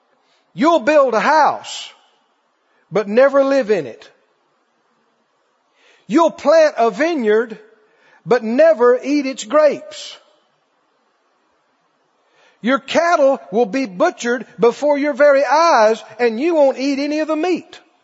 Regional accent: Mississippi, United States; in my rural area where I grew up down in Mississippi

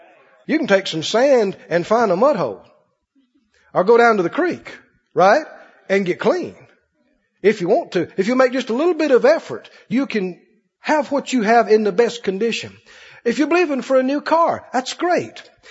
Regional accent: Mississippi, United States; You know, we grew up in Mississippi. We had plenty to eat, but we didn't have a lot of stuff.

